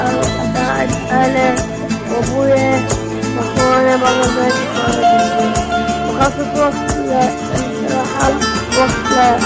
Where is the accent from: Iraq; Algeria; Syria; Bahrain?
Bahrain; من البحرين،